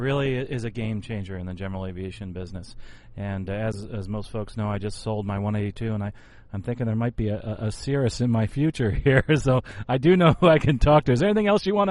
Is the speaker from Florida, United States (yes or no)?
yes; St. Petersburg, Florida, United States; this is the brochure is actually from my hometown. It's in St. Pete